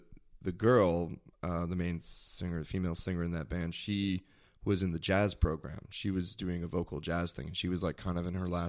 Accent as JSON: {"language": "English", "town": "Mississauga", "region": "Ontario", "country": "Canada", "tie": "born or raised there", "said": "I grew up outside of Toronto. It's a city called Mississauga. It's in Ontario. It's like 40 minutes outside of Toronto. It's the suburbs, but it's a big city in its own way."}